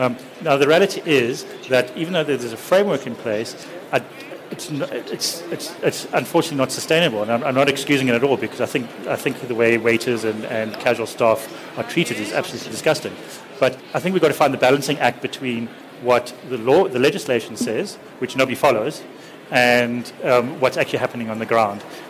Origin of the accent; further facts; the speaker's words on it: Johannesburg, Gauteng, South Africa; When I lived in Johannesburg, I grew up in Hyde Park